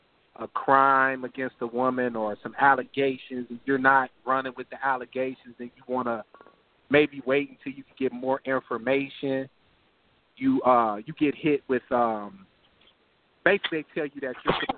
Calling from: Cincinnati, Ohio, United States; calling from Cincinnati, Ohio.

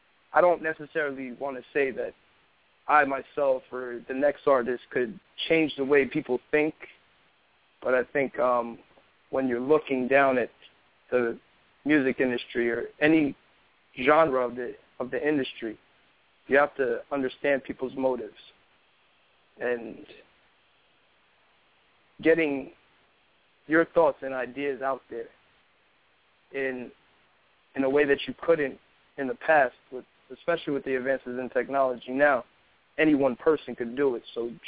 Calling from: Orlando, Florida, United States; Okay, I'm calling from Orlando, Florida.

